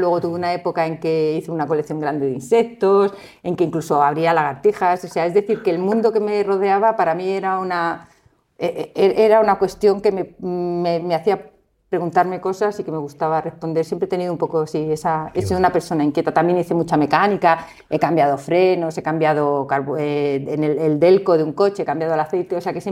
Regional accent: Madrid, Community of Madrid, Spain; No, yo soy natural de Madrid. Bueno, nací en Madrid, crecí en Madrid, hice mis estudios en Madrid, pero a mí siempre me gusta decirme que soy castellana.

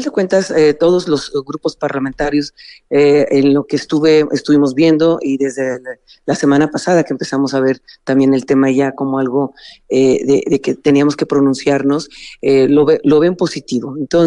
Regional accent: Durango, Mexico; Está en Durango, es mi tierra. Yo soy senadora del estado de Durango, precisamente.

